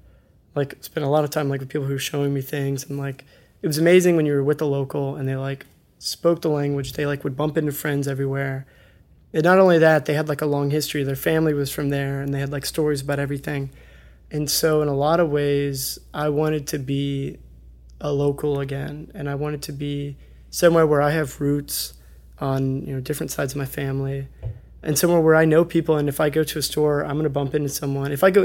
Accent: Houston, Texas, United States; growing up in Houston, I didn't actually see that much cactus fruit, the tuna or the prickly pear, even though it is everywhere.

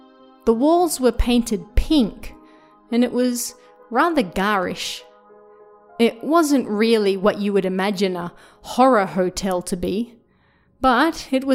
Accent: Australia; I'm Australian, so I'd never seen snow before Japan.

